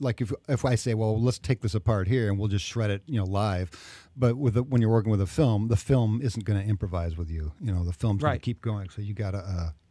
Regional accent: Ann Arbor, Michigan, United States; I grew up in Ann Arbor, Michigan during the 60s, and Ann Arbor was a hotbed in Michigan.

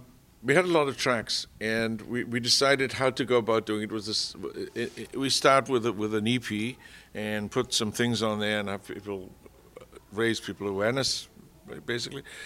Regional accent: Wales, United Kingdom; now in United States; I'm a Welshman, and I'm living in America, and I've been living here since 63.

